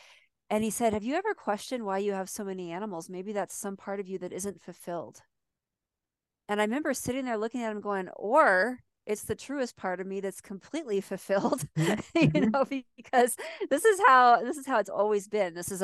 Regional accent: California, United States; born there; And curiously, I was born in California in the Bay Area. I lived there for about 3 months. That was it.

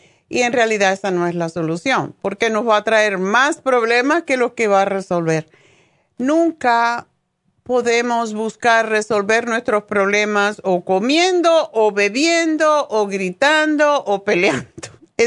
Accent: Cuba; moved away; en mi caso personal, ¿por qué me fui de Cuba? Es porque tenía temores, igual como está pasando ahora. Entonces, yo digo, bueno, me vine aquí buscando la paz

